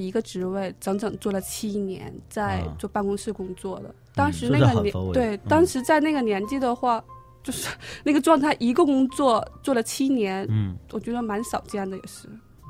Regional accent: Liaoning, China; 我记得七年多以前哈，我家是辽宁，我是从沈阳的桃仙机场出来的嘛

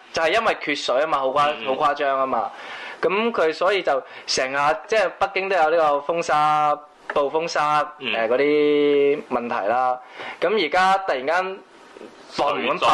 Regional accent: Guangdong, China; 咁我哋都係廣東人啦

